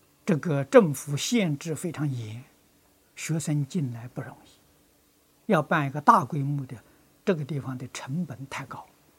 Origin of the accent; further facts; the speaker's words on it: China; moved away; 我们是中国人，在海外流浪个半个多世纪，念念想到家乡，念念想到祖国，